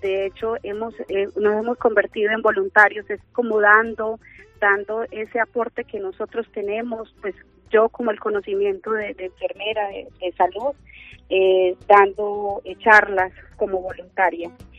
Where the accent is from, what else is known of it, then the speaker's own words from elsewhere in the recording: Colombia; now in Salamanca, Spain; Si en estos momentos me dicen, tienes opción de volver a tu país, sé, soy consciente, soy colombiana, soy latina, pero busco tranquilidad para mis hijos, y aquí se la estoy encontrando.